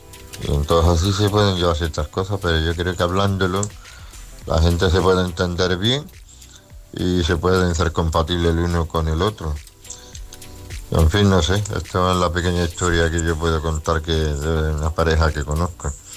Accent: Palma, Balearic Islands, Spain; de Palma.

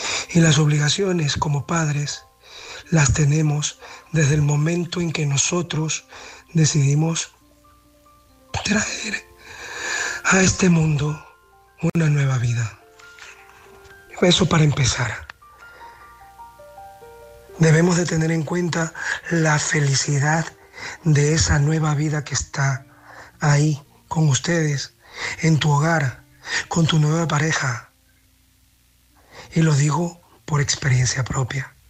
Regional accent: Barcelona, Catalonia, Spain; de Barcelona.

